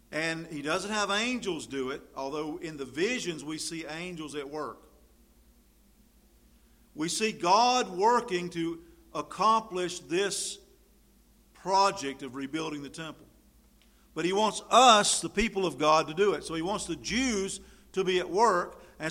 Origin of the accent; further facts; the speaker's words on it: Tryon, North Carolina, United States; Growing up in North Carolina, as you know I did